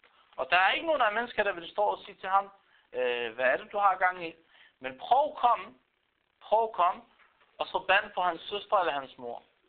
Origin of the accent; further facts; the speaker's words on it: Palestine; jeg kan udtale mig som palæstinenser og palæstinensisk befolkning